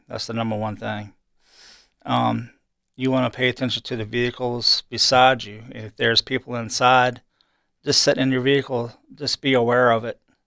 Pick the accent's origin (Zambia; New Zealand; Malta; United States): United States; Colonial Beach, Virginia; I'm actually from Colonia Beach